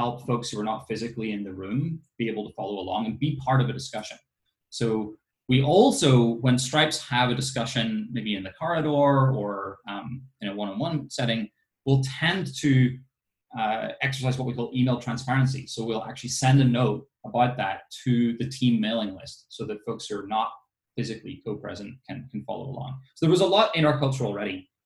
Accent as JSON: {"language": "English", "country": "Ireland", "tie": "born or raised there", "said": "I grew up in Ireland. It wasn't a particularly introspective culture."}